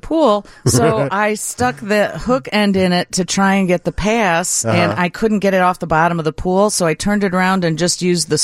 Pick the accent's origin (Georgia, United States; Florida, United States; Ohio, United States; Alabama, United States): Florida, United States; Miami; And they said, yes, it can happen in warm waters. We're from Miami.